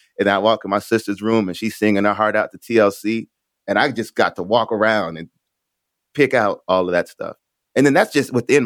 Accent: Birmingham, Alabama, United States; also born or lived in Maryland; Well, I'm a military kid. I'm a military brat. So I grew up all around the country. All around the East Coast. Maryland, Alabama.

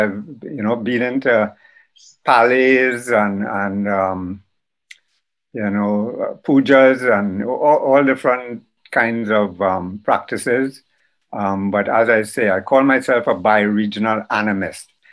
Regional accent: Trinidad & Tobago; I'm a Trinidadian. I'm from Trinidad and Tobago. I'm 68 years old.

